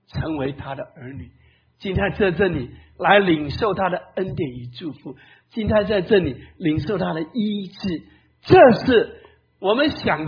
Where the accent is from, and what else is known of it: China